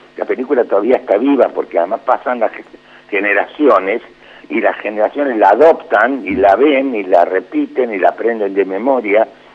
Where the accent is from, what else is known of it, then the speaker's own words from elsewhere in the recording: Argentina; nosotros nos reímos porque somos así, los argentinos